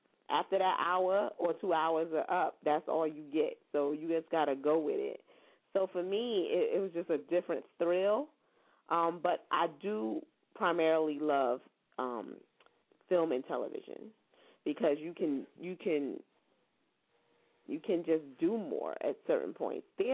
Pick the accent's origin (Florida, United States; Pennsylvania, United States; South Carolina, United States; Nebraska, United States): Pennsylvania, United States; Philadelphia; I'm originally from Philadelphia. And so I went to performing arts in Philly.